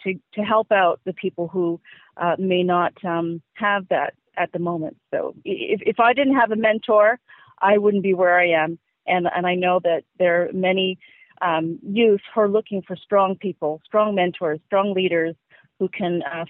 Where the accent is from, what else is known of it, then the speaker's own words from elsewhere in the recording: Montreal, Quebec, Canada; I grew up in Montreal, so I speak French, and I also learned Spanish in university and taught Spanish actually in Jamaica.